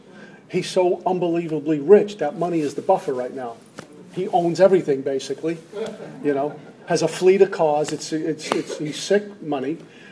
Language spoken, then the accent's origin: English; Brooklyn, New York, United States; I'm schmuck kid from Brooklyn with 25 years sober.